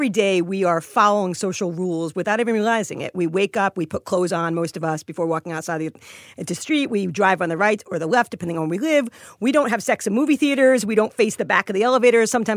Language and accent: English; New York City, New York, United States; You go to here in New York City, my hometown, I'm proud of it